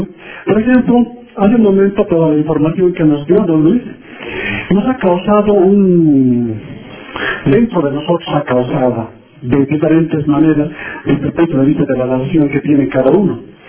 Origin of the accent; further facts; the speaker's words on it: Oruro, Bolivia; soy dueño del departamento de Oruro